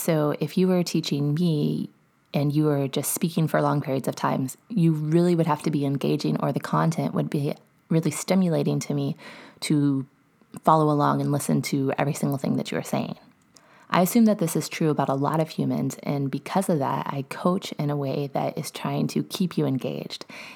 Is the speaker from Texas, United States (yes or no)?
yes; Texas, United States; And yes, I am a Texan.